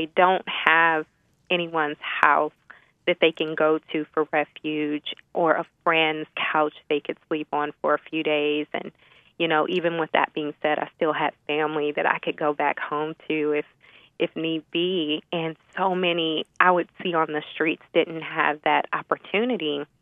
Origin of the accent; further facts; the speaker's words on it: Detroit, Michigan, United States; I began to feel His guiding from my hometown of Detroit after I had graduated undergrad in Nashville and went back home to Detroit